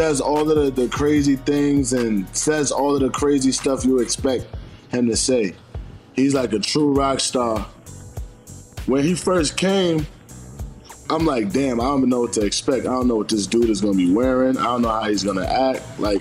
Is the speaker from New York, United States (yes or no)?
yes; New York City, New York, United States; Like, I'm from Harlem, New York, a place where it's super tough.